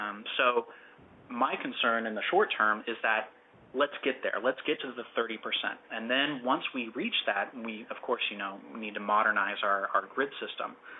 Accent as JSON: {"language": "English", "region": "Missouri", "country": "United States", "said": "I'm originally from Missouri, and out in Kansas and in Missouri and Oklahoma, we have a lot of tornadoes."}